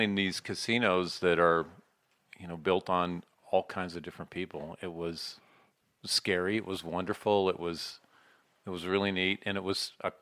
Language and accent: English; Billings, Montana, United States; born and raised in Billings, Montana, Meadowlark Elementary, Will James Junior High, Billings West is best, class of 1977, and then Eastern Montana College